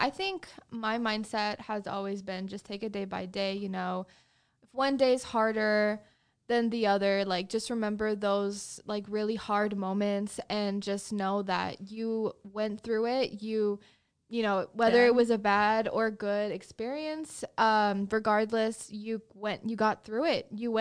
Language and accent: English; Texas, United States; Especially, you know, we're from Texas. Like coming here, it's like a huge change.